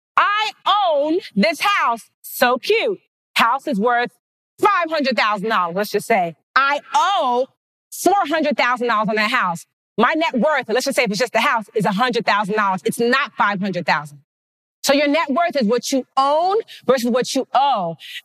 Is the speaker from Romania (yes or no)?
no; Nigeria; I'm Nigerian